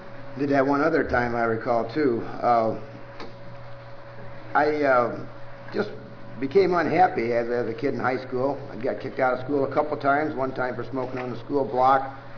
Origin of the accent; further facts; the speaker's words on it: Centralia, Illinois, United States; I was born in a place called Centralia, Illinois, southern part of Illinois. That's my hometown.